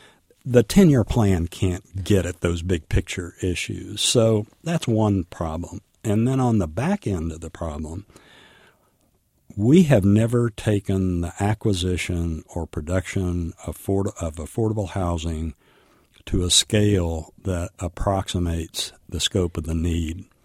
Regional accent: Texas, United States; Well, I'm 75, and I was born and raised in the Texas Panhandle into a culture that was racist, misogynist, and homophobic.

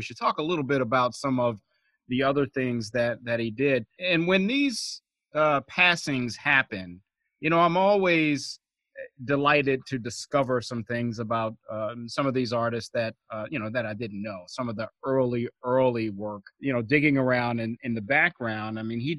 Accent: Baltimore, Maryland, United States; some of the scene, is in my hometown of Baltimore.

